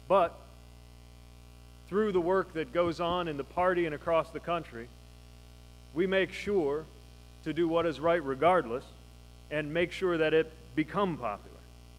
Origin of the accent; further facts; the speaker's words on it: South Bend, Indiana, United States; My hometown, South Bend, is a city that changed its future, changed its trajectory.